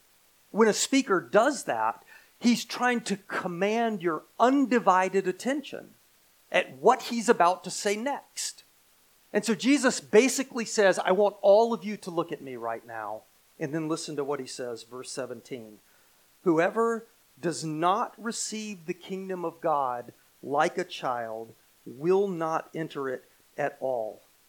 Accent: United States; And it would be pretty vain for me to protest, hey, I'm an American.

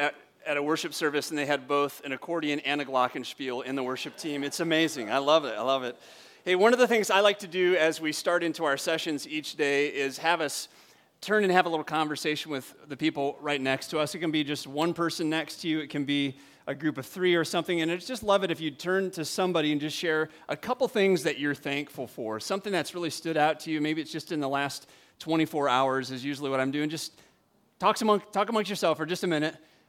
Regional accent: Illinois, United States; now in Wisconsin, United States; And I'm from Wisconsin now. I grew up in Western Illinois in the Mississippi River Valley, but the last 20 years we lived around Milwaukee

